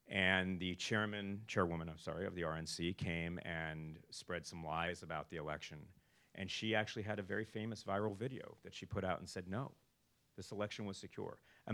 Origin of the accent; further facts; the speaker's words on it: California, United States; I'm a Californian. We are used to this.